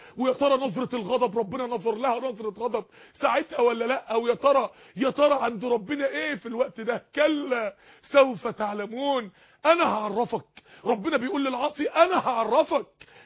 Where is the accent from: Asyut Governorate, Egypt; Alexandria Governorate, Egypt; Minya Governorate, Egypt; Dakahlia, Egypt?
Dakahlia, Egypt; Mansoura; انا فاكر يوم السماء شتت عندنا في المنصورة تلج